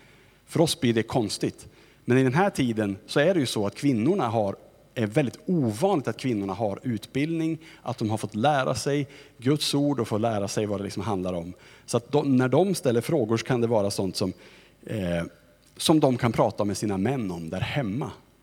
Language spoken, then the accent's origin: Swedish; Sweden; Ibland kan jag ju som svensk pastor önska att det var någon som störde ordningen lite mer.